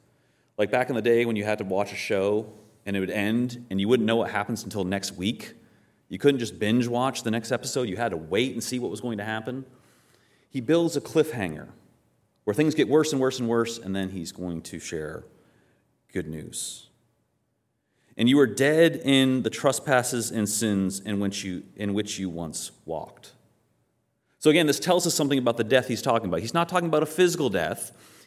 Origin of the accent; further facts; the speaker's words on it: Maine, United States; And I'm from Maine, so I found an example of a car from Maine.